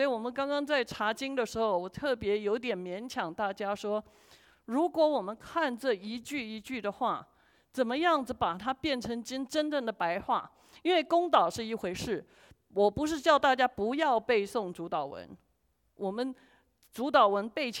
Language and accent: Chinese; China; 我觉得我们中国人有一个好学守规矩的精神